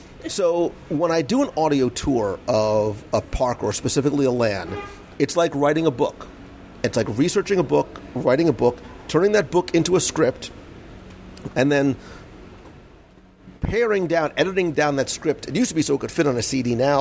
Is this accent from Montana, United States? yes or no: no; Plainfield, New Jersey, United States; I grew up in Plainfield, New Jersey.